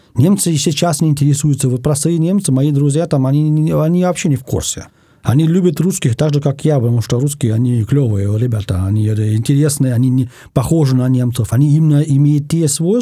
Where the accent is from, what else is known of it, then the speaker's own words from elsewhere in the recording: Berlin, Germany; now in Russia; Я родился и вырос в Берлине. И потом приехал я в Россию в 89-90-м.